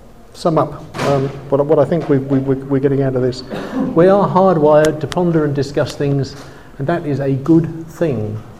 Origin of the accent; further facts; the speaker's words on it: England, United Kingdom; I'm English, you're Dutch, I mean.